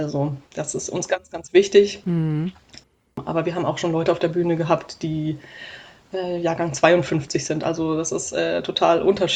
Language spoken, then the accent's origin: German; Baden-Württemberg, Germany; in meiner Heimatstadt im Schwarzwald